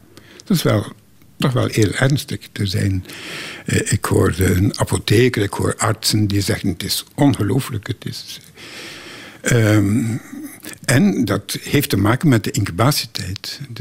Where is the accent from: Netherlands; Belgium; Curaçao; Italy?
Belgium; Bruges, Flanders; born there; Ik ga niet terug naar Brugge, waar ik geboren ben.